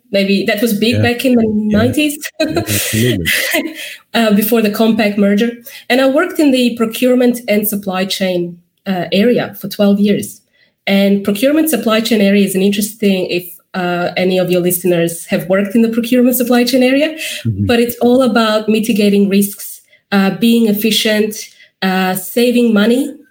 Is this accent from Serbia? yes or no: yes; Serbia; English is a second language; I, as you can tell, I have an accent. I am originally from Serbia.